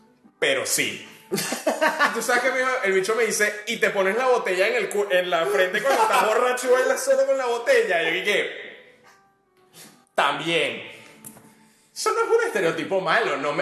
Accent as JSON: {"language": "Spanish", "country": "Venezuela", "lives_now": "Argentina", "said": "soy de Venezuela."}